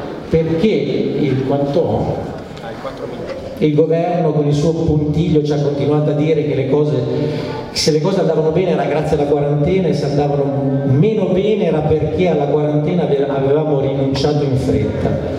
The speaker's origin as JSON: {"language": "Italian", "region": "Liguria", "country": "Italy", "said": "Io sono ligure"}